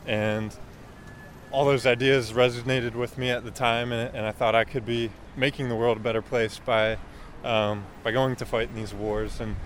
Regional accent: Gaithersburg, Maryland, United States; now in Silver Spring, United States; I grew up in Gaithersburg and live in Silver Spring now.

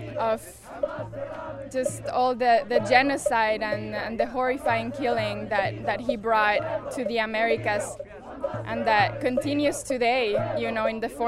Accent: Colombia; now in United States; I'm actually from Colombia, one of the countries that was colonized, and I migrated here 11 years ago

